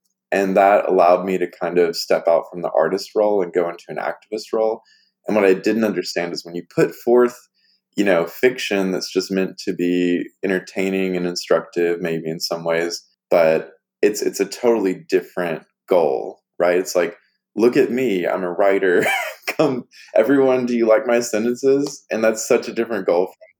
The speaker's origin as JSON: {"language": "English", "region": "Arkansas", "country": "United States", "tie": "born or raised there", "said": "something that was very normal for me growing up in Arkansas. I mean, there are patches of Arkansas where people wouldn't have known what conversion therapy was, but certainly none of the patches I grew up in, you know, the farmland"}